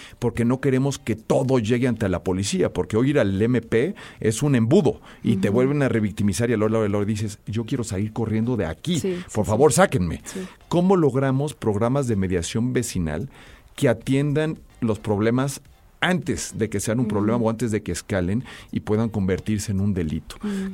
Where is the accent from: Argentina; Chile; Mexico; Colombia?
Mexico; Mexico City; yo nací en la Miguel Hidalgo, ahí he vivido toda mi vida, ahí he formado una familia